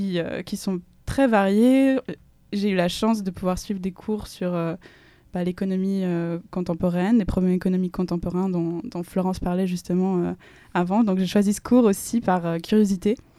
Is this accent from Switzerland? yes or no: yes; Switzerland; je viens de Suisse, que j'ai grandi en Suisse principalement, ça s'entend peut-être à mon accent.